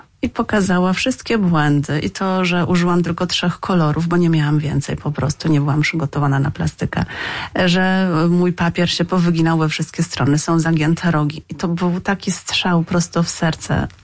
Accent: Kielce, Świętokrzyskie Voivodeship, Poland; Wychowywałam się właściwie w domku przy lesie. No ale później nadszedł ten czas, kiedy trzeba było do szkoły jednak pójść. W związku z tym rodzice przeprowadzili się do Kielc.

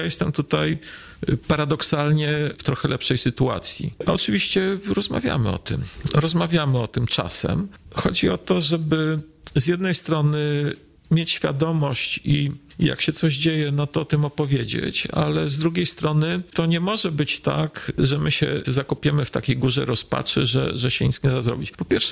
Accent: Radom, Masovian Voivodeship, Poland; ja pochodzę z Radomia

